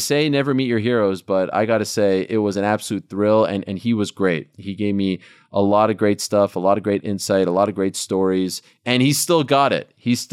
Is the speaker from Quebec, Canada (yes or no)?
yes; Montreal, Quebec, Canada; I'm from Montreal